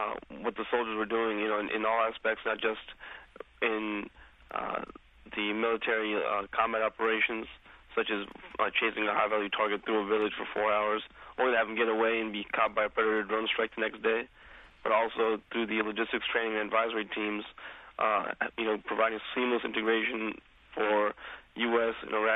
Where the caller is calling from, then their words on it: Washington, District of Columbia, United States; I'm speaking from Washington, D.C.